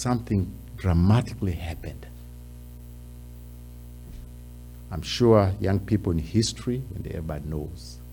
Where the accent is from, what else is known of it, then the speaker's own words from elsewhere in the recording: Tanzania; English is a second language; I come from Tanzania, that's in Africa.